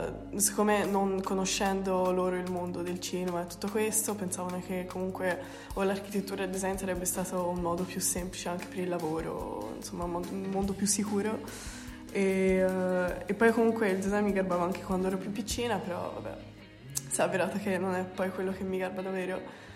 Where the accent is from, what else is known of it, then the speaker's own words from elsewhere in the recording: Lucca, Tuscany, Italy; also born or lived in Belgium; ho 18 anni e abito a Lucca da quando sono piccola. Prima però sono nata in Belgio e mia madre è tunisina, quindi mi sento anche molto tunisina. Mio padre è tedesco